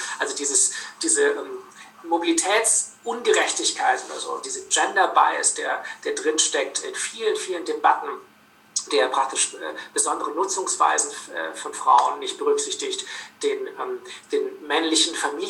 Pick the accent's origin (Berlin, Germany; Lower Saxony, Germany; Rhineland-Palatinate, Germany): Berlin, Germany; Also ich komme ja aus Berlin ursprünglich.